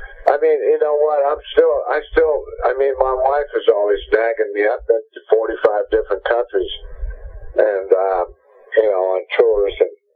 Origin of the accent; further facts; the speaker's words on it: Troy, Ohio, United States; He appeared in my hometown, Troy, Ohio, because we had a big, a good sized arena